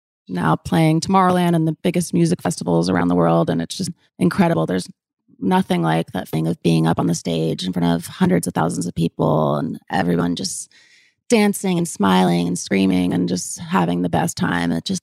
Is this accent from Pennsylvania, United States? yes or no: no; Los Angeles, California, United States; also born or lived in New York; When I lived in Los Angeles, I just lived such a sheltered life as a little girl growing up. And then moving to New York